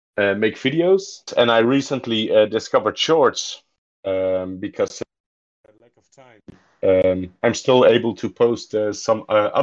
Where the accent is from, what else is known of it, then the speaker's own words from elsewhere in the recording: Netherlands; I'm from the Netherlands, 34 year old, dad of three